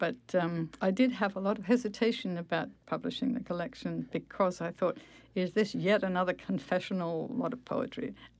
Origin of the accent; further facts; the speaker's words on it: Australia; my background as an Australian